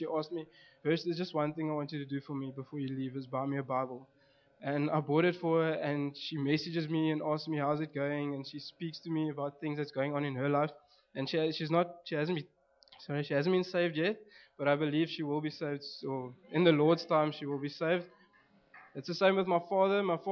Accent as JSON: {"language": "English", "town": "Port Elizabeth", "region": "Eastern Cape", "country": "South Africa", "tie": "born or raised there", "moved": "as an adult", "lives_now": "Stellenbosch, South Africa", "said": "I come from Port Elizabeth, originally. With my testimony, I grew up in a religious Hindu household. I grew up there till about the age of 18, then moved to Stellenbosch"}